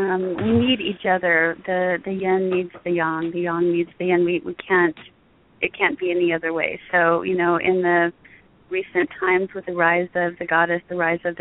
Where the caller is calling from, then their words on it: Houston, Texas, United States; I'm calling from Houston, Texas.